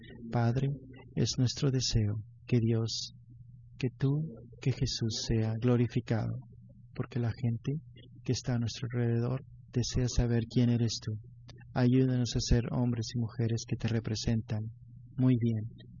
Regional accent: Houston, Texas, United States; born there; also born or lived in Iran; yo nací aquí en Houston. Cuando tenía 2 años, mi familia se fue de regreso a Irán. En los años de los 70, cuando hubo una revolución allá, nos regresamos a Houston.

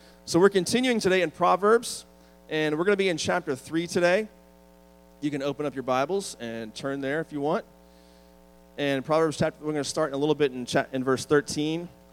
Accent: Washington, District of Columbia, United States; I'm from the Washington, D.C. area. And so when I was a kid, one of the highlights for me was I loved going and visiting the city when I was a kid

